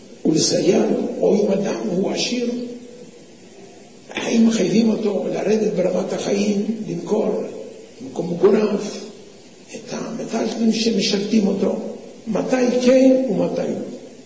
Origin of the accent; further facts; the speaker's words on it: Russia; now in Israel; אני בילדותי הייתי בגן עדן של הפועלים, זה רוסיה הסובייטית.